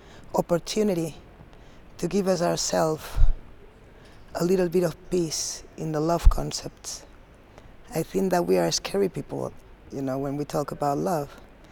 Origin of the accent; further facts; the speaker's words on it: Palma, Balearic Islands, Spain; English is a second language; Well, I come from Mallorca. I was born in Palma de Mallorca.